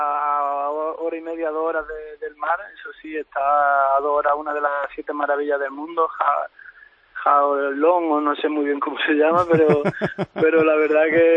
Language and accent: Spanish; Spain; now in Vietnam; creo que soy el único español que hay ahora mismo jugando al fútbol en Vietnam.